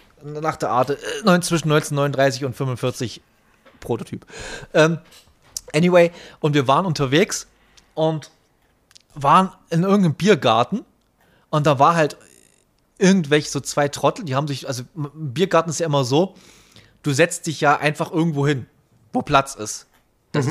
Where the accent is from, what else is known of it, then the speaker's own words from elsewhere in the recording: Austria; Ja, ich bin Österreicherin.